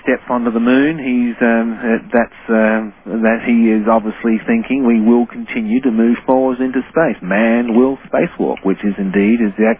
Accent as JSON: {"language": "English", "town": "Adelaide", "region": "South Australia", "country": "Australia", "tie": "born or raised there", "said": "Adelaide's my hometown in Australia"}